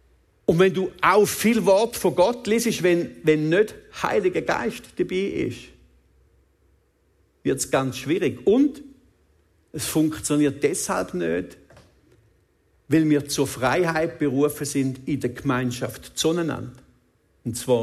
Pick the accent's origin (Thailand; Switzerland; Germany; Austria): Switzerland; Ich glaube auch, dass es uns als Schweizer ein Segen ist